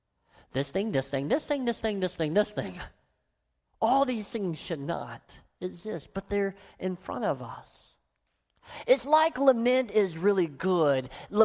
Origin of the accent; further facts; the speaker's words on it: Deep South, United States; I grew up in the Deep South where we just talk in word pictures all the time.